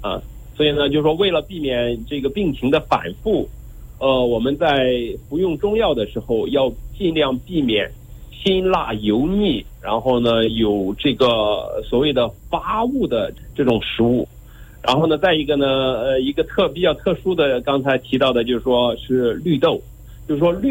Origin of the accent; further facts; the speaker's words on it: Shandong, China; 像我们山东人呢是比较喜欢吃香椿的啊